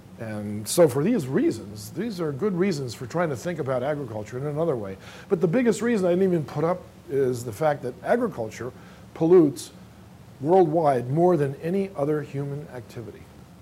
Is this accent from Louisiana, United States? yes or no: yes; New Orleans, Louisiana, United States; living in New Orleans, that's my hometown